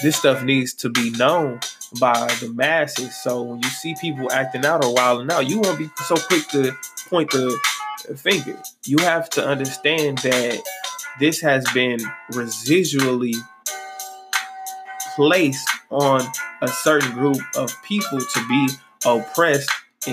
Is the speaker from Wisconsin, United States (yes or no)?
yes; Milwaukee, Wisconsin, United States; It shaped my life when I was growing up in Milwaukee on 10th and Ring, on 10th and Burlock.